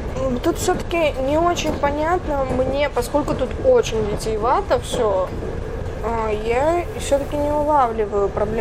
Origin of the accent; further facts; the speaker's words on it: Kumamoto, Japan; Через 5 лет после этого на моей малой родине, префектуре Кумамото, случилось мощное землетрясение.